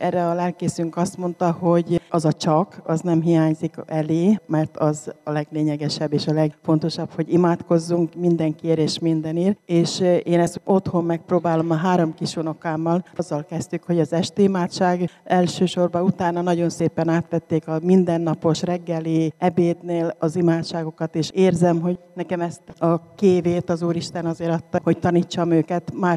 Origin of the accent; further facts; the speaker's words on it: Bakonycsernye, Fejér, Hungary; Bakoncsernyéről jöttem.